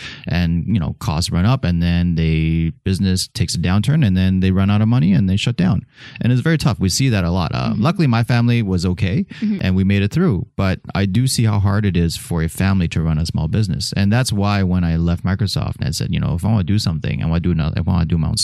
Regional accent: Vancouver, British Columbia, Canada; moved away as an adult; also born or lived in Montreal, Canada; now in China; Obviously, I'm from Canada, born and raised in Vancouver, BC. Pretty much spent most of my life there. And then I moved to Montreal, where I went to school at McGill. And then eventually I decided to move back to Vancouver to do my master's.

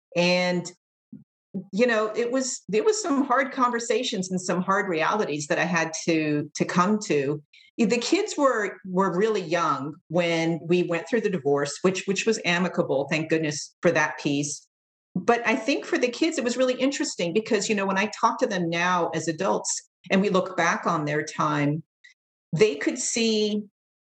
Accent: Miami Beach, Florida, United States; now in Bay Area, United States; So my money story, so I'm a first generation. I grew up in Miami Beach, Florida, and then I moved out to the Bay Area

